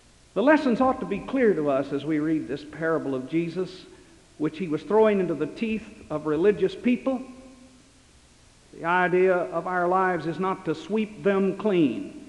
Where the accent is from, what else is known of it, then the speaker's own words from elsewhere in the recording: Jeffersontown, Kentucky, United States; When I was a boy growing up in Jeffersontown, Kentucky, there was an abandoned home on the edge of town.